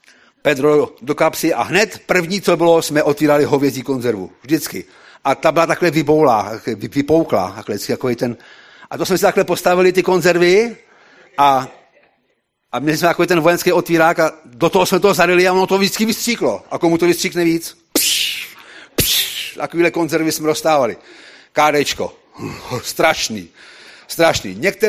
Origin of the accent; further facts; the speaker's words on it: Bohemia, Czechia; vysvětluje, že jsme z Čech, že jsme sem přijeli pomoct těm uprchlíkům